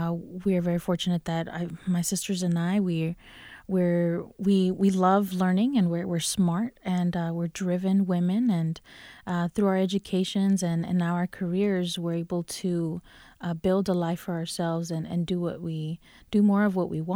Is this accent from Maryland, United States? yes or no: no; Durham, North Carolina, United States; So I grew up here in Durham. Durham is all I knew growing up, and went through Durham Public Schools.